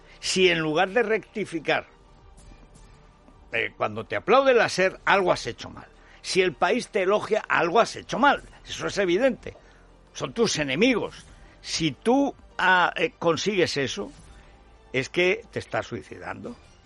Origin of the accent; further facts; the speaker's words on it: Castile and León, Spain; Aquí, además, al lado de Palencia, de mi pueblo